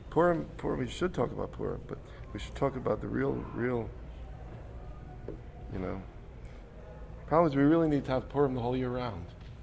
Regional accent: Queens, New York, United States; I came from Queens as a, what do they call it, called branchers now. As a brancher.

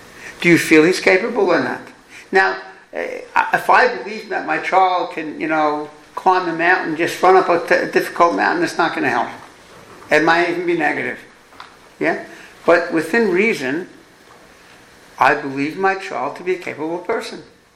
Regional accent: New York, United States; accent: New York; Yeah, because they made fun of my New York accent.

